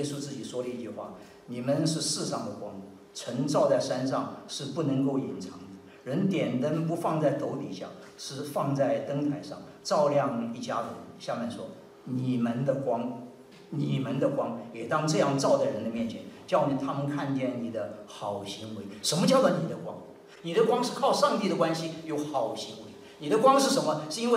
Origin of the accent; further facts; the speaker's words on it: Taiwan; 我们从台湾来的孩子就当兵，男孩当兵的啊。